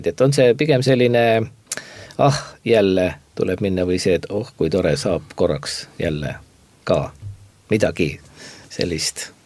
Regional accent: Saare County, Estonia; born or raised there

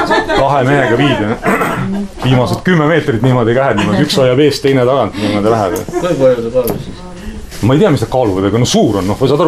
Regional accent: Saare County, Estonia; ma olen siit pärit ja lihtsalt ilus koht on

